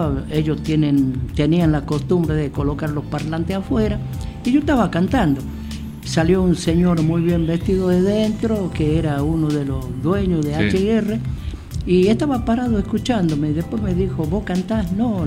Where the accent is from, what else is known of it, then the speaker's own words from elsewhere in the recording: Catamarca, Argentina; born there; also born or lived in Salta; porque yo soy catamarqueño por nacimiento y salteño por adopción. Sí. 46 años estuve viviendo en Salta.